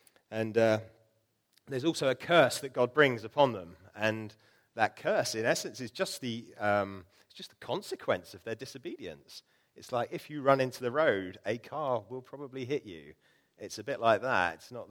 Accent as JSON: {"language": "English", "town": "Bognor Regis", "region": "South East England", "country": "United Kingdom", "tie": "born or raised there", "lives_now": "Midhurst, United Kingdom", "said": "I grew up in Bognor and I now live in Midhurst"}